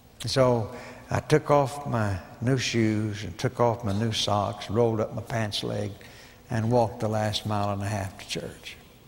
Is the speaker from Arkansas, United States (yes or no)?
yes; Fort Smith, Arkansas, United States; My folks lived, I grew up in Fort Smith, Arkansas, and I was going to Oklahoma Baptist University